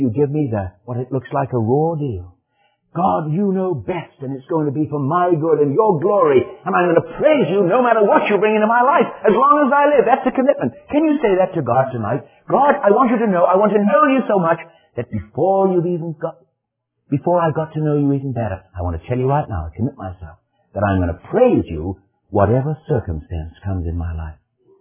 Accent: Wales, United Kingdom; I can't sing much anymore, although I'm Welsh.

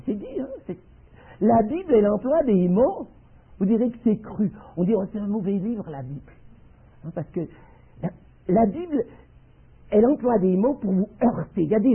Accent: Neuchâtel, Switzerland; born there; Quand on m'a demandé de faire le 700e anniversaire de la collégiale de Neuchâtel, ma ville natale

